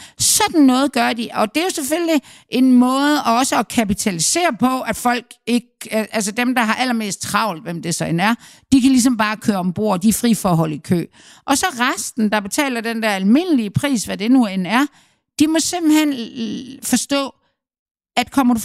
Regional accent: Aarhus, Central Denmark Region, Denmark; Nu er jeg jo fra Aarhus.

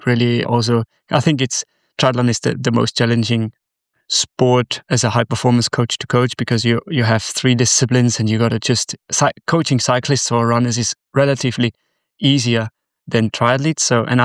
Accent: Austria; I'm from Austria, not Australia.

